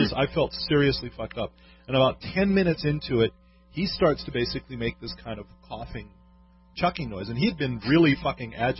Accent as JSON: {"language": "English", "region": "New York", "country": "United States", "tie": "born or raised there", "said": "because I grew up in New York."}